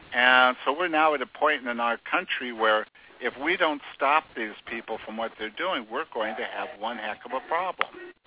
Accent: California, United States; I was up at a friend of mine's place that I grew up with up in the North San Fernando Valley

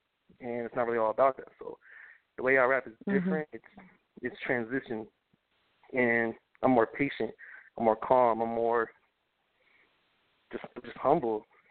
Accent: Riverside, California, United States; I'm from Riverside, California, about to be 20 years old soon this summer. I started rapping when I was 13.

